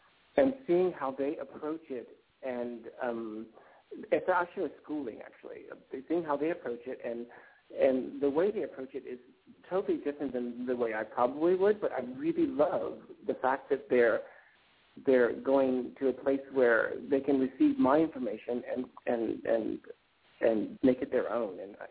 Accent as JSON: {"language": "English", "town": "Chicago", "region": "Illinois", "country": "United States", "said": "I was really young. I'm from Chicago, and I graduated from high school."}